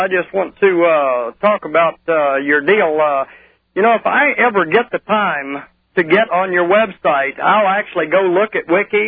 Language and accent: English; Louisiana, United States; I'm from Louisiana, and I'll tell you what.